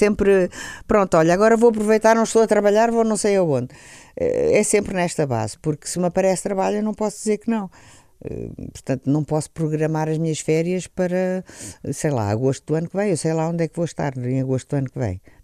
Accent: Lisbon, Portugal; eu sempre adorei esta cidade, eu sou lisboeta, sou alfacinha, e sempre adorei a minha cidade.

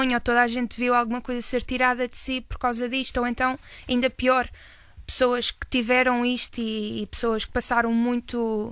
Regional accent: Madeira, Portugal; Por acaso, eu sou da Madeira.

